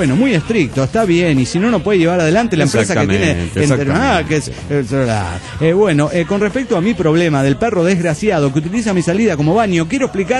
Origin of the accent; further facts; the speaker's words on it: Comodoro Rivadavia, Chubut, Argentina; de Comodoro Rivadavia, Chubut, Argentina.